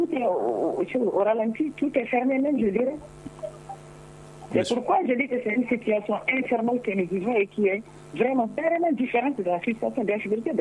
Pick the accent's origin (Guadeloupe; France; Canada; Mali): Mali; Mopti; Chez nous, en Mopti, c'est particulier